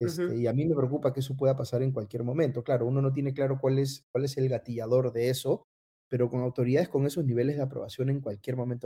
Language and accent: Spanish; Peru; así somos los peruanos, ¿no?